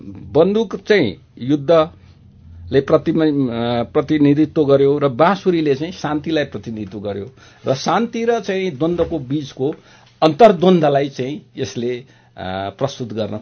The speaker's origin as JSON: {"language": "Nepali", "town": "Chandranigahapur", "region": "Madhesh Province", "country": "Nepal", "tie": "born or raised there", "also_born_or_lived": "Kavrepalanchok", "said": "हामी त्यहाँबाट मेरो पिताजी बसाइँ सर्ने क्रममा हामी रौतहट गएर मेरो बाल्यकाल चाहिँ रौतहटको चन्द्र निगाहपुर भन्ने ठाउँमा बित्यो।"}